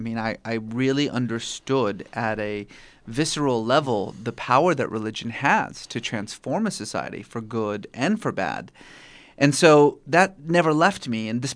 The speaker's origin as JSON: {"language": "English", "country": "Iran", "tie": "born or raised there", "said": "Well, I grew up in Iran to what I like to sometimes refer to as a mixed family of lukewarm Muslims and exuberant atheists."}